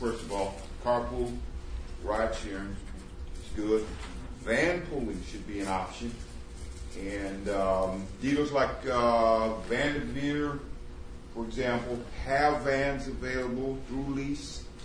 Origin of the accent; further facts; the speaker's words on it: Akron, Ohio, United States; born there; I was born in Akron, mind you, so I have a perspective of history